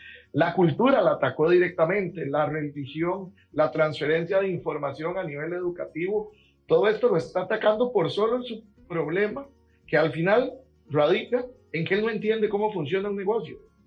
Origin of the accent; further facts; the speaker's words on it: Costa Rica; Y yo, como costarricense, quiero que haya la mayor cantidad de oferta